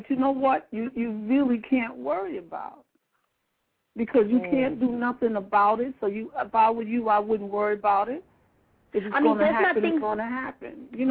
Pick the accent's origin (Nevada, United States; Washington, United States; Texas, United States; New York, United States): New York, United States; Bronx; Okay, so we all right. I'm from the Bronx.